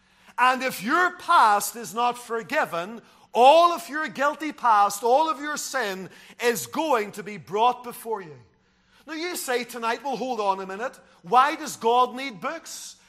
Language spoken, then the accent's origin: English; Lisburn, Northern Ireland, United Kingdom; I grew up in Lisburn, and on Railway Street, as a youngster, there was a Faith Mission bookshop.